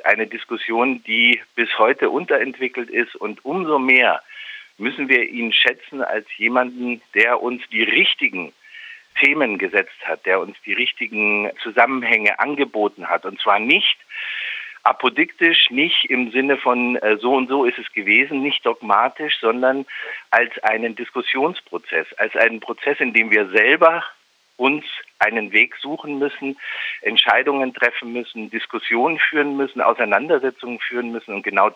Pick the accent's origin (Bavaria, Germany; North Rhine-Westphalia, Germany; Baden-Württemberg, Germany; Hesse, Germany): Bavaria, Germany; an mehreren Orten in Oberbayern, wo ich herkomme